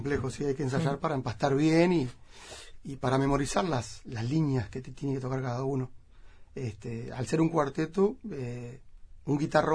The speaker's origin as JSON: {"language": "Spanish", "region": "Montevideo", "country": "Uruguay", "tie": "born there", "said": "yo nací en Montevideo y ya a los 2 meses me fui a vivir una estancia, hasta los 5, que estaban mis padres ahí."}